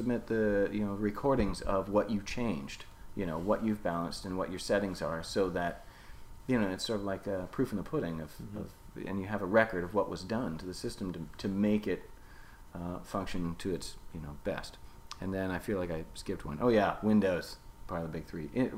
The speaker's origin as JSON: {"language": "English", "country": "United States", "said": "because we are American, I am, you can't help it"}